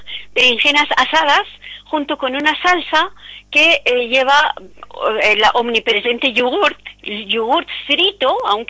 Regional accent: Iran; Spanish is a second language; Los iraníes nos encanta comer y comer mucho y bien.

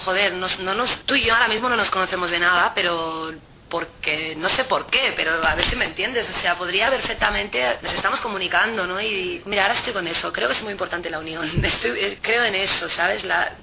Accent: Barcelona, Catalonia, Spain; Venimos de Barcelona.

